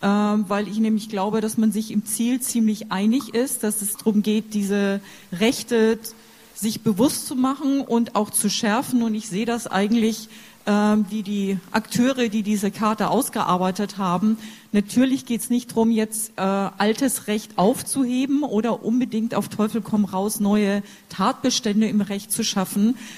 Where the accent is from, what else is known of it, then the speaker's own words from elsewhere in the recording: Hamburg, Germany; ich komme aus Hamburg